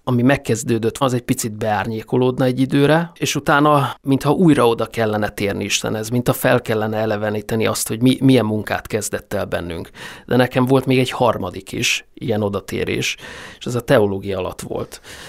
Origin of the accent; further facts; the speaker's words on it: Budapest, Hungary; also born or lived in Fót; Fűzfő és katolikus felmenőim voltak. De az első évemet Fóton töltöttem, és utána mi Pestre költöztünk az 5. kerületbe, tehát én abszolút belvárosi, kötődésű, szemléletű, mentalitású embernek vallom magam, ezért is szeretek Pesten élni